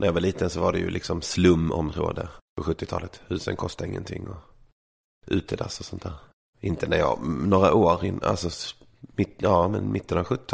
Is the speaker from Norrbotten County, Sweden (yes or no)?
no; Malmö, Skåne, Sweden; Folk brukar gissa att jag kommer från Lund. Det glider nog. Jag är lite dialektalt labil sådär. Det Malmö som jag växte upp